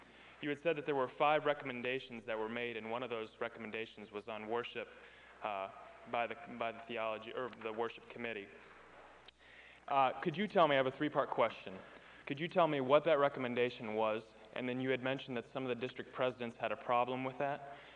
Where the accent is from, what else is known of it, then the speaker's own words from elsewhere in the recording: Danville, Illinois, United States; I'm someone here from Danville, Illinois.